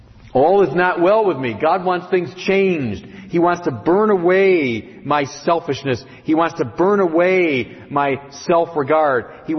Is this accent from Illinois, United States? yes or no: yes; Chicago, Illinois, United States; I'm a Chicagoan. We know about fire.